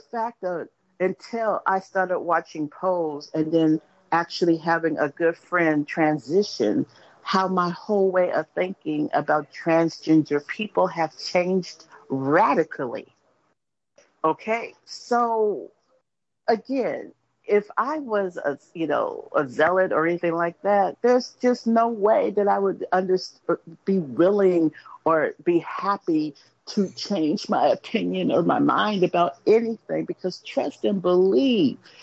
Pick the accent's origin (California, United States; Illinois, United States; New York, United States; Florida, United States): California, United States; Los Angeles; LA is a transient transplant city. I mean, just the fact that I'm second generation, Angelino, that's huge.